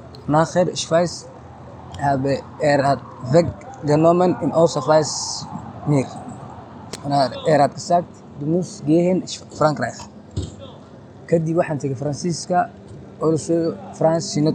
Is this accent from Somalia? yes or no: yes; Somalia; English is a second language; moved away; I come from Somalia, 2011. I arrived for the first time in Switzerland. I think first 6 years I lived there.